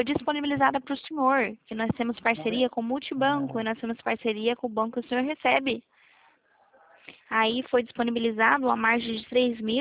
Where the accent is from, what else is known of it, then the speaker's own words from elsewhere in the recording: Presidente Prudente, São Paulo, Brazil; Eu sou de Presidente Prudente.